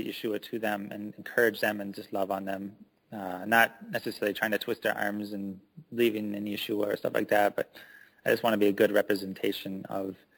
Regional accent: Minnesota, United States; now in Wisconsin, United States; I always consider myself part of Minnesota still, because I grew up in Minnesota. I'm a Minnesotan, so it was hard for me to move to Wisconsin.

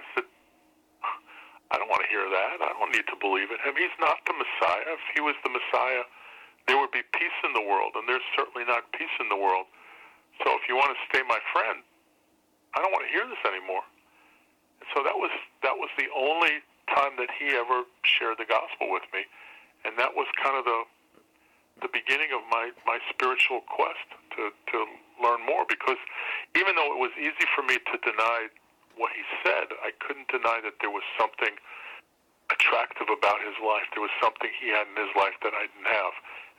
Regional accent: Brooklyn, New York, United States; Well, I was raised in Brooklyn, New York, in a Jewish home, but I don't know how typical, in that we were sort of on the secular side.

